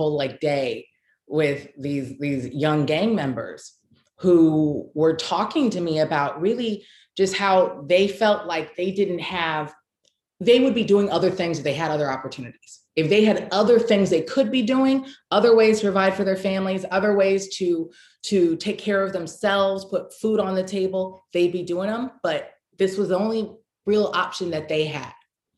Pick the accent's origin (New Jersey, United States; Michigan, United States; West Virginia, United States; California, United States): California, United States; Los Angeles; I'm originally from Los Angeles, born and raised.